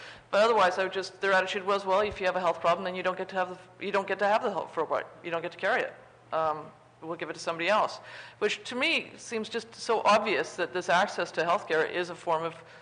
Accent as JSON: {"language": "English", "country": "Canada", "said": "I'm Canadian. I came here on a Fulbright"}